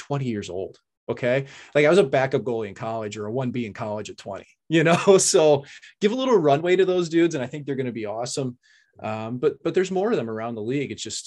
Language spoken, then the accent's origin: English; St. Louis, Missouri, United States; Like, I was from St. Louis. No one had ever made the NHL from here.